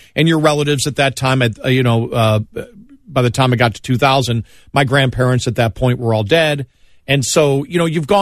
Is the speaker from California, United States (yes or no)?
no; Buffalo, New York, United States; I grew up in Buffalo, New York, where McKinley was killed.